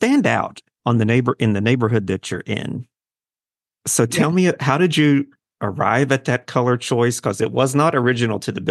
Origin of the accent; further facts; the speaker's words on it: West Virginia, United States; today we are in my home state of West Virginia